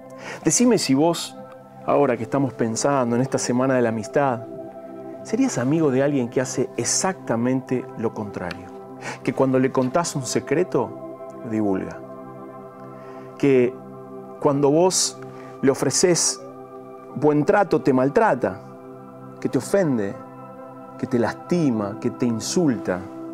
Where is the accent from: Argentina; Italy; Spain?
Argentina; lo voy a decir porque soy argentino